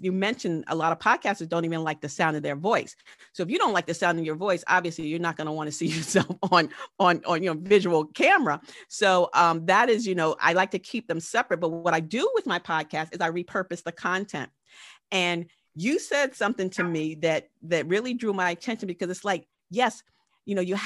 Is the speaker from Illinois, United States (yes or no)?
no; New York, United States; I'm from New York.